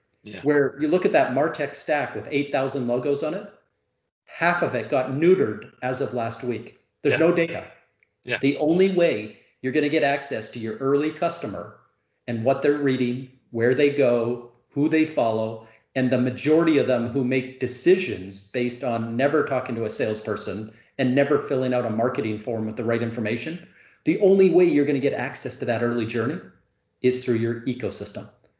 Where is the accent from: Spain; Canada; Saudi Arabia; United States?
Canada; as a Canadian